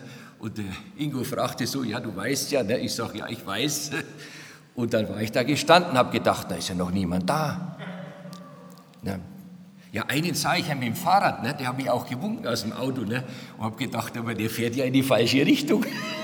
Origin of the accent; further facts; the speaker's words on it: Nuremberg, Bavaria, Germany; in meiner Heimatstadt Nürnberg unterwegs